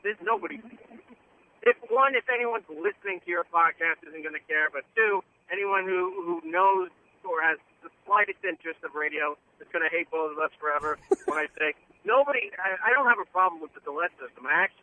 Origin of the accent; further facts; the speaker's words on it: New York, United States; I did not grow up in South Florida. I grew up on Long Island